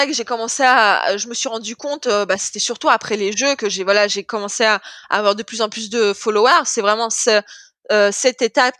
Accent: France; En plus, comme je suis française

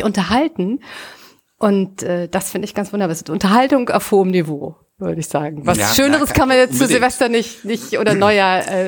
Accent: Rhineland, Germany; als Rheinländerin kann ich nur sagen, ja, mit feiern oder ein langes Gesicht machen.

